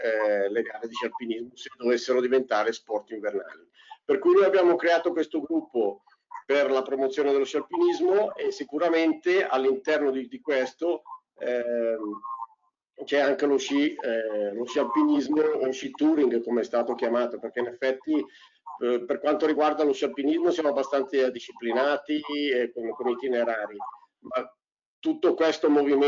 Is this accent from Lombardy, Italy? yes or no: yes; Lombardy, Italy; vero, sono lombardo, scusate per quelli che sono di altre regioni